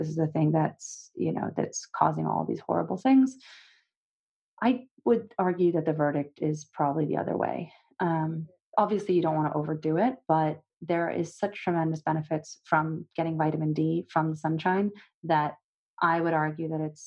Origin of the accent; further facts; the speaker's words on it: Russia; I'm personally, you know, fair skinned. I'm from Russia originally.